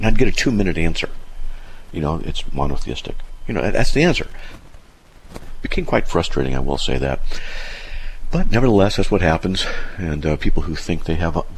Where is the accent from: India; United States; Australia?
United States; California; Now I'm from Southern California, and my wife and I are, you know, married down there in a whole bit.